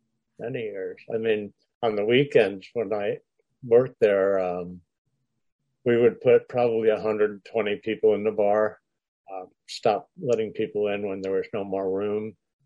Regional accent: Las Vegas, Nevada, United States; I was from Vegas, which was, you know, I wore construction boots and Levi's and tank tops.

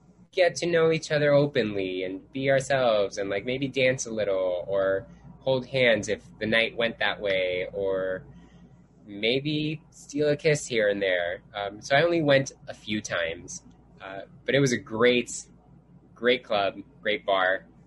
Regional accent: Miami, Florida, United States; I had been to other clubs growing up in Miami because, I mean, it is Miami.

